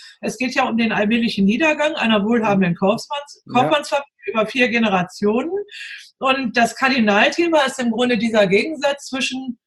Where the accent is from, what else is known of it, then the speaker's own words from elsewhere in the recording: Northern Germany, Germany; Ich stamme ja aus Norddeutschland ursprünglich.